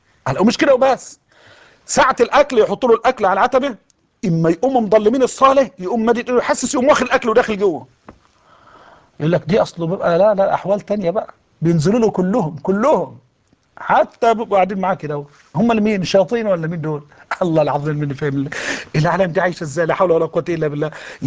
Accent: Egypt; الرواية المحفوظة عندنا كمصريين

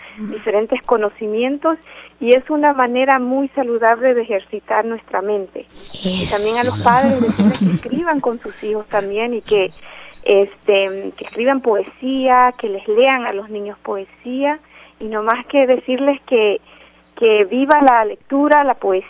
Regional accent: El Salvador; moved away; Soy salvadoreña. Mis poemas son inspirados de la experiencia de inmigrante.

